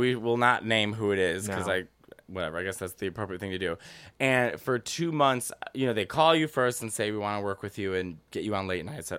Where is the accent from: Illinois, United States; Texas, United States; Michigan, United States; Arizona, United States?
Illinois, United States; Chicago; I love that I come from Chicago.